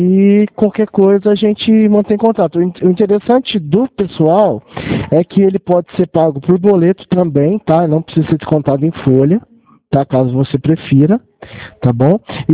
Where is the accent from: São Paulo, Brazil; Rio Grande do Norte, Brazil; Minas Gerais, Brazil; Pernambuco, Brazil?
São Paulo, Brazil; Franca; É, eu sou de Franca.